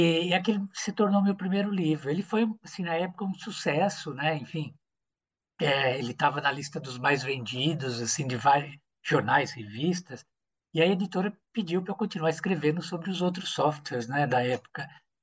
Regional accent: São Paulo, Brazil; Eu sou paulistano, nascido no dia 7 de setembro na maternidade de São Paulo. Mais paulistano que eu, impossível.

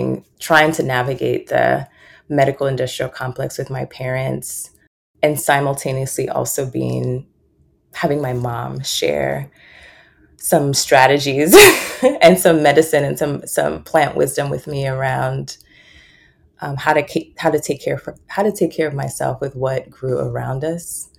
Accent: Nigeria; growing up in Nigeria, my family had limited access to electricity.

